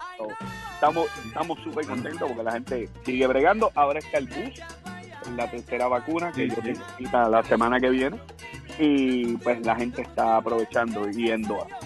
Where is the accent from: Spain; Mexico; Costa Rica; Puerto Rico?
Puerto Rico; Puerto Rico en Navidades o no en Navidades. Si tú vas para vacaciones, hay muchas cosas para hacer en mi país.